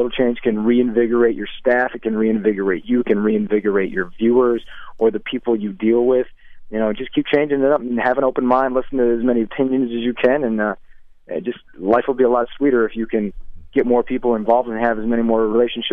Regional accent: Florida, United States; also born or lived in Lansing, United States; I was born in Lansing, even though I was raised in Florida. I spent summers here, so I knew a lot of people

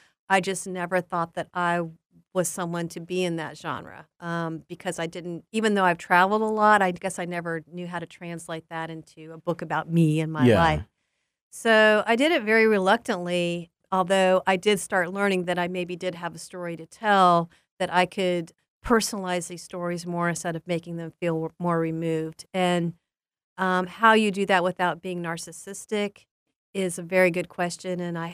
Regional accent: Southern United States, United States; So being away from Korea when I moved to Chattanooga, even though I'm from the South

